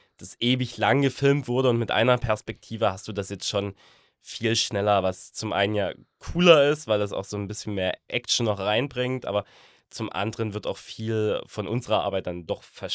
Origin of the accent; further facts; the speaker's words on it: Germany; als Deutscher